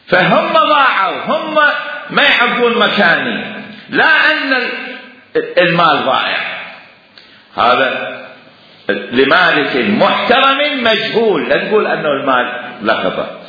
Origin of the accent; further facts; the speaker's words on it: Algeria; نحن جزائريين او جزائريين